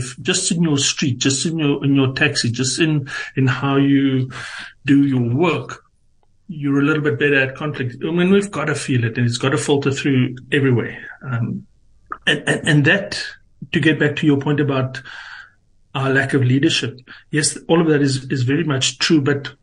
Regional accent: South Africa; I'm also a South African.

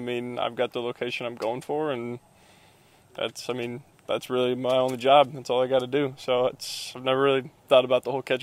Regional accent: Minnesota, United States; I grew up in Minnesota

